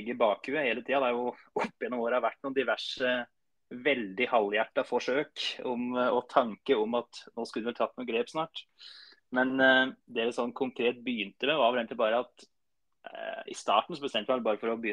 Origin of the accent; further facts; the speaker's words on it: Flå, Buskerud, Norway; Så jeg er fra Flå.